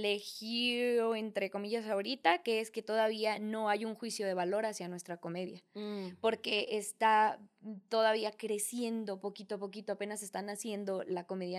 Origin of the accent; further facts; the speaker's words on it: Ciudad Juárez, Chihuahua, Mexico; tengo que siempre especificar de qué parte del norte vengo. O sea, sí me ha pasado ¿y de dónde vienes, no? Ah, de Juárez.